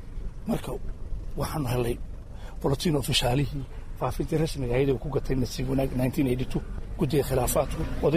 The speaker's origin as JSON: {"language": "Somali", "town": "Hargeisa", "region": "Woqooyi Galbeed", "country": "Somalia", "also_born_or_lived": "United States", "said": "Waqooyi baanu qabannay. Hargeysana asal ahaan ka soo jeednaa. Anigu waddanka Maraykanka kun walaalayn badan. Kabacdi 2012 baan soo laabtay."}